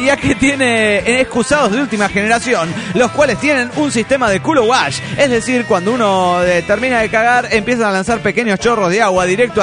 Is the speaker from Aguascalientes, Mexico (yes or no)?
no; Mérida, Yucatán, Mexico; de Mérida, Yucatán, México.